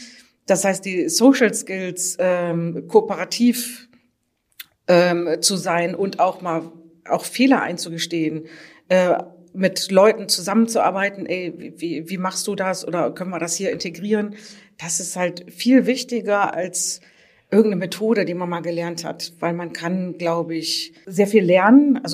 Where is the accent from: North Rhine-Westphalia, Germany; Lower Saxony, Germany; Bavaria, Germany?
Lower Saxony, Germany; Oldenburg; born there; über verschiedene Umwege bin ich jetzt in Oldenburg gelandet. Fun Fact nebenher, ich bin auch in Oldenburg geboren, aber nicht da aufgewachsen. Also meine Großmutter kommt daher